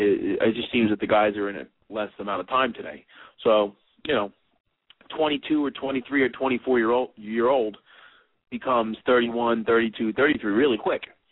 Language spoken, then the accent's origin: English; Toms River, New Jersey, United States; now in Louisville, United States; speaking to you right now from Louisville, Kentucky. That's where I spend most of my time down here. Was born and raised in New Jersey. It's always going to be home right there in Toms River, New Jersey.